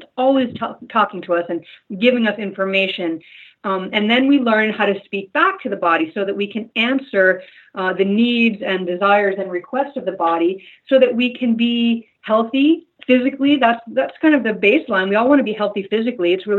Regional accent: Worcester, Massachusetts, United States; also born or lived in Canada; I'm from Worcester, Mass.

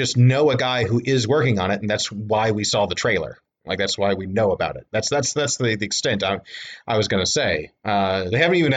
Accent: Texas, United States; As an American, moreover, Texan

